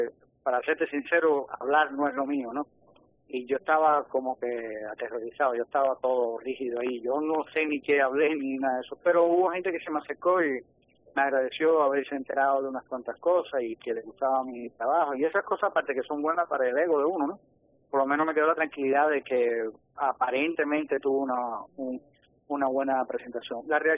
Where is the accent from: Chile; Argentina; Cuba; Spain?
Cuba; Pero de los caricaturistas sí, yo era el único cubano.